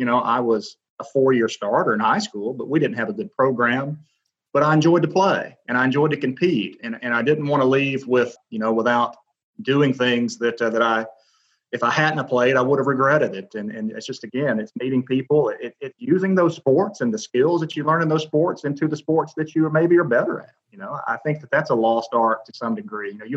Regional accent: Birmingham, Alabama, United States; And you got to remember, I grew up in Birmingham.

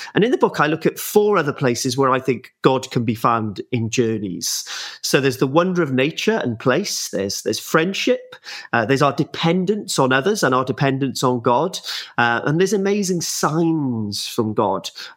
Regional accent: Penmaenmawr, Wales, United Kingdom; now in Cardiff, United Kingdom; So I live in Cardiff now, but I'm from the North Wales coast, a little place called Penmaen Mawr, which is actually referenced in Dylan Thomas's Under Milk Wood.

